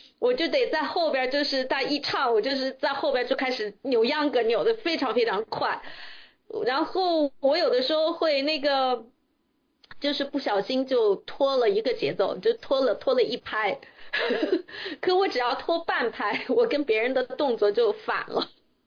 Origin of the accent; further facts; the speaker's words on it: Suzhou, Jiangsu, China; born there; 因为我出生在苏州